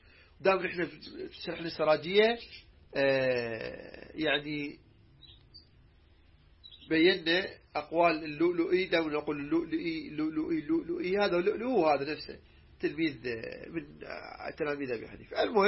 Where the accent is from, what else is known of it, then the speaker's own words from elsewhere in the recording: Iraq; احنا عندنا من العراق